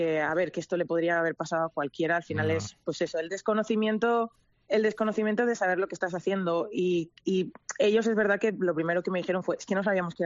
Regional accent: Sollana, Valencian Community, Spain; moved away as an adult; now in Vancouver, Canada; Soy originaria de Sollana, un pueblecito de Valencia. Uh-huh. Y nada, me vine a Vancouver hace 6 años ya, o 5 años.

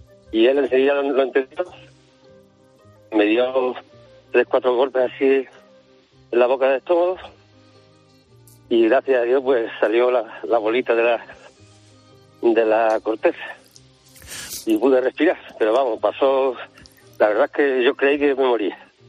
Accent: Monesterio, Extremadura, Spain; Sí, somos un pueblo pequeñito, somos de Monasterio, un pueblo de Extremadura que tiene unos 4.000 habitantes.

